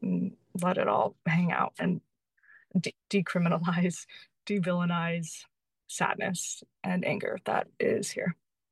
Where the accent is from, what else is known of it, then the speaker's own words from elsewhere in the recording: Pennsylvania, United States; I moved away from my family to Utah. I'm from Pennsylvania, so like I got away.